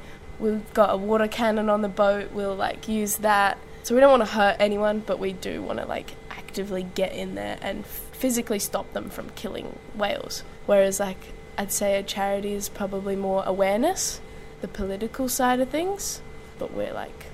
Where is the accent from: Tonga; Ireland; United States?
Tonga; I grew up in Tonga swimming with whales in a family business.